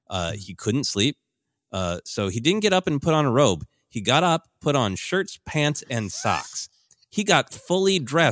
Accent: Midwest, United States; But growing up in the Midwest, there were so many like Schroeders and other names that had an H

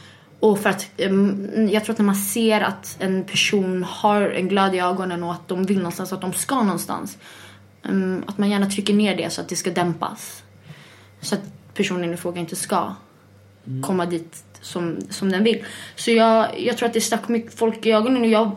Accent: Falun, Dalarna County, Sweden; Ja, jag kommer från Falun.

